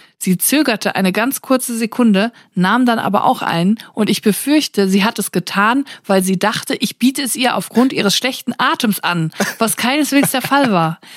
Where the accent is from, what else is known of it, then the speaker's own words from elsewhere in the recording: North Rhine-Westphalia, Germany; Wie man bei uns im Siegerland sagt, Bombchen.